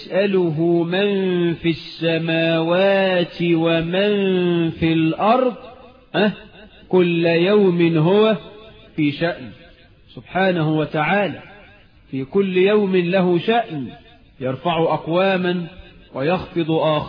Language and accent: Arabic; Egypt; اللهم اجعل بلدنا مصر آمنة مطمئنة